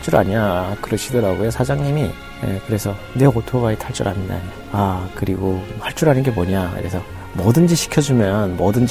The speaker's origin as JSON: {"language": "Korean", "country": "North Korea", "said": "아 아니요 저 북한에서 왔는데요 그랬어요."}